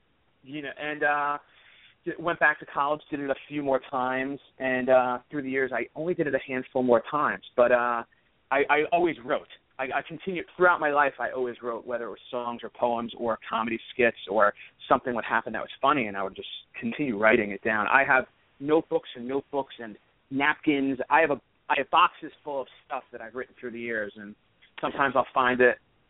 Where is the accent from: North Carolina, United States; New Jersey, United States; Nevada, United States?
New Jersey, United States; Marlboro; being brought up in the East Coast, and I was raised in New Jersey in Marlboro, Monmouth County, all my friends were funny.